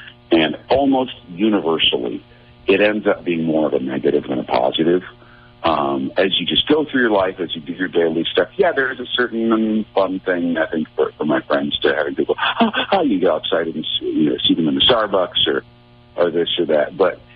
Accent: St. Paul, Minnesota, United States; also born or lived in Tucson; Yeah, I grew up in St. Paul. Grew up in Highland Park, right by, my family lived right by St. Clair and Fairview.

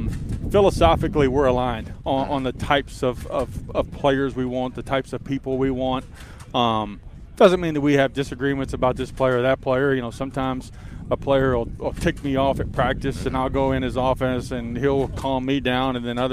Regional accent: Union City, Tennessee, United States; I remember back in the day when I was a kid growing up in Union City, we had two TV channels, three if I went outside and turned the antenna to the south.

